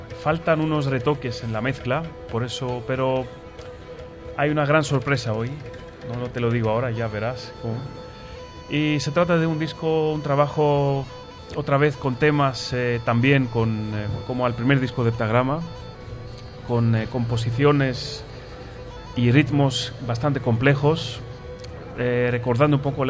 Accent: Athens, Attica, Greece; Spanish is a second language; Sí, sí, soy de Atenas y del mismo centro.

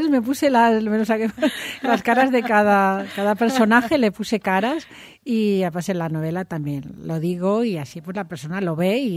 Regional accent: Valencia, Valencian Community, Spain; also born or lived in Madrid; cuando yo vivía antes en Madrid, y soy de Valencia, pero... Viví en Madrid y me vine aquí.

